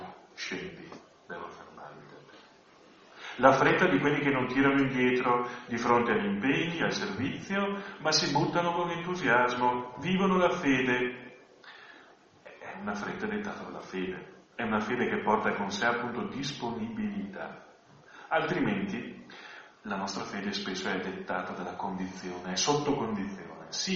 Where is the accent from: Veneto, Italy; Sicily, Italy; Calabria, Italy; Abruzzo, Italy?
Veneto, Italy; Sarmede; Tra l'altro io sono di Sarmede, e Sarmede è vicino al Friuli, quindi ci siamo.